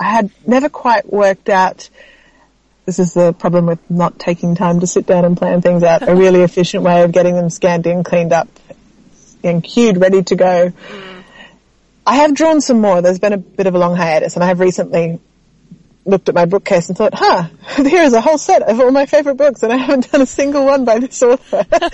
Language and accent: English; Queensland, Australia; But I grew up in Western Queensland with an American mother and a lot of English storybooks.